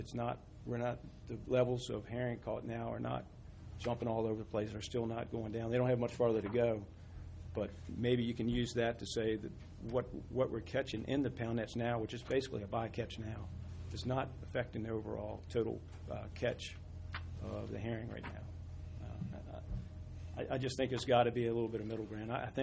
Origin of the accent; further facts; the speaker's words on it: Reedville, Virginia, United States; I'm from Reedville.